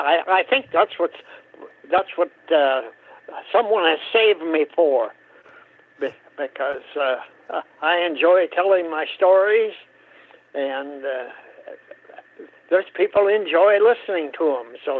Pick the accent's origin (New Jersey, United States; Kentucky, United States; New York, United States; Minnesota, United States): Minnesota, United States; Hope; I grew up in Hope, Minnesota. On a farm. I grew up on a farm that had no electricity, no running water, and we milked 30 cows by hand.